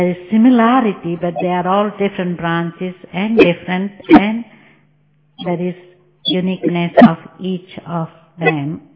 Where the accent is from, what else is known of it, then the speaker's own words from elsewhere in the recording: London, United Kingdom; And so growing up in London, it was interesting because I wanted to maintain my own diet